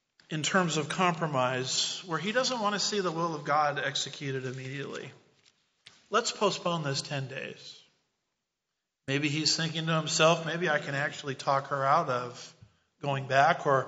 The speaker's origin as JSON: {"language": "English", "country": "United States", "said": "Why do I have two cars? Because I'm an American, right?"}